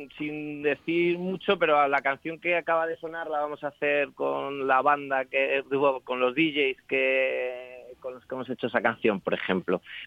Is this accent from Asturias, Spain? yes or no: no; Parla, Community of Madrid, Spain; now in Madrid, Spain; Estoy en Madrid. Somos de Parla, pero yo me he mudado un poquito a más al centro de Madrid.